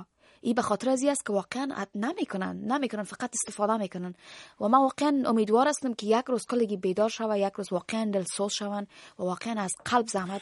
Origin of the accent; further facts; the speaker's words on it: Afghanistan; من افغانستم از افغانستان هستم